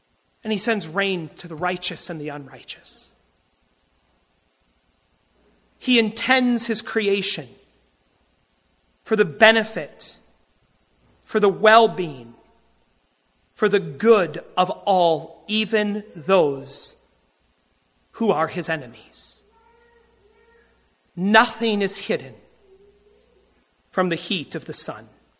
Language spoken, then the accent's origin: English; Minnesota, United States; also born or lived in Wisconsin / Michigan; having been born and raised in Minnesota, living in both Wisconsin and Michigan, I have a lot of people in my social network from those states.